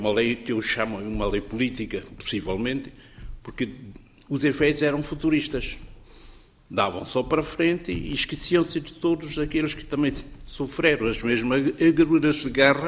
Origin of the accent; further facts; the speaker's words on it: Portugal; Eu estou aposentado. Sou aposentado português. Continuo a dizer que eu sou português.